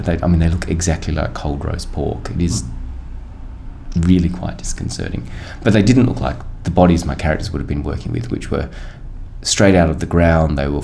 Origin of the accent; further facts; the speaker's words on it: Australia; as an Australian